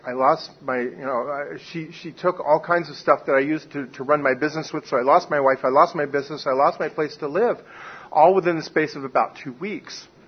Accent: Norfolk, Virginia, United States; born there; I was born in Norfolk Naval Hospital, so that got me started. Born in the Navy. My father was a career military officer

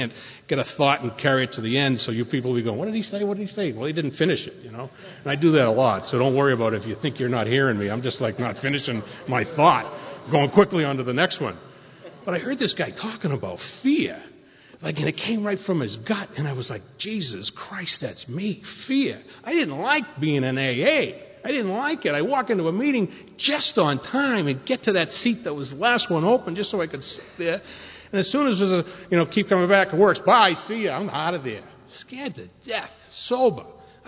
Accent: Boston, Massachusetts, United States; born or raised there; moved away as an adult; now in San Diego, United States

